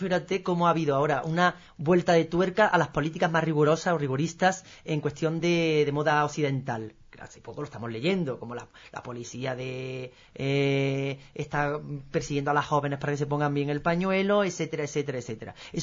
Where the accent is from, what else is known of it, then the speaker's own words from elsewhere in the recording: Spain; como europeo, como ciudadano español